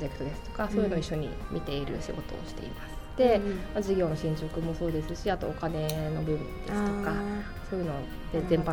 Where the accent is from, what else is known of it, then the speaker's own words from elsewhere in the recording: Sendai, Miyagi, Japan; もともと私は仙台市出身だったので